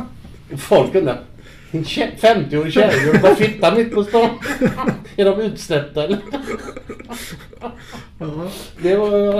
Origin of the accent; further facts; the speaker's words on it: Gothenburg, Västra Götaland County, Sweden; Ja, det var ju, kul att vara hemma i Göteborg.